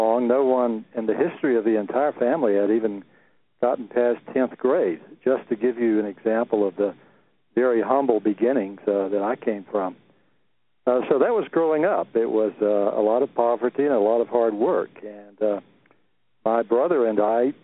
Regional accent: Texas, United States; I grew up on a cotton farm in the middle of central Texas. It was out in the country in the middle of nowhere. It was a poverty-stricken area.

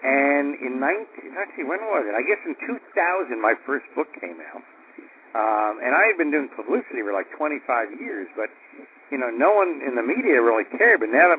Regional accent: New York, United States; So I'm warning you now, I'm from New York. I talk fast.

